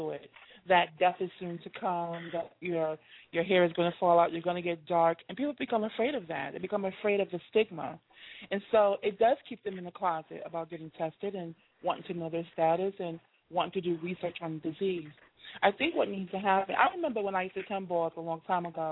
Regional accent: New York, United States; now in Georgia, United States; I lived in New York. I'm a New Yorker. I now live in Georgia.

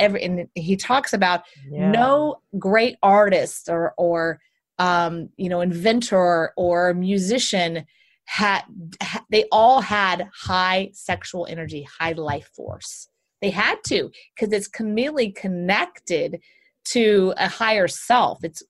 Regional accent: Texas, United States; because I'm from Texas

